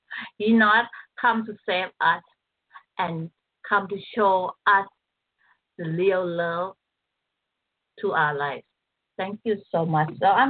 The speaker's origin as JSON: {"language": "English", "country": "Thailand", "second_language": "English", "said": "Let me speak in Thai a little bit because I'm from Thailand. I speak two languages."}